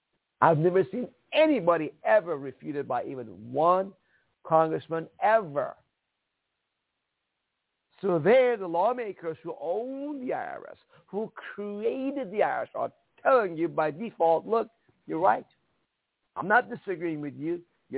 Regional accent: Iran; now in United States; I'm from Iran. We had no freedoms there.

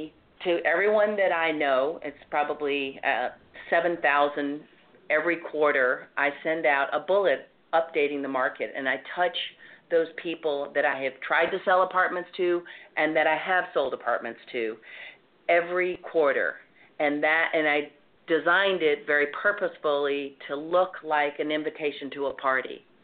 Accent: the South, United States; accent: Southern; But the first thing that I did was I didn't try to hide my Southern accent.

